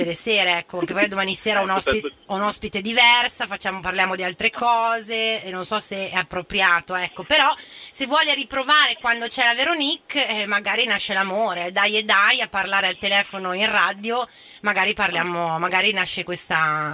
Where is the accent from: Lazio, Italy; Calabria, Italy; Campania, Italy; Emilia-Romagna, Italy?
Emilia-Romagna, Italy; Parma; Io sono di Parma